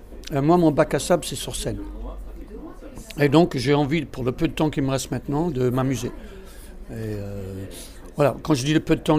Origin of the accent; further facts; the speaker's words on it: United Kingdom; French is a second language; Pour un Britannique, c'est un enfer, j'étais obligé de bosser dur.